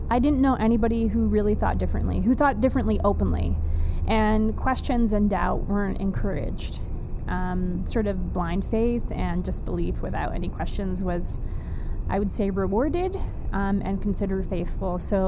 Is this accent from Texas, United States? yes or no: yes; Texas, United States; I grew up mostly in Texas, in a suburb of Dallas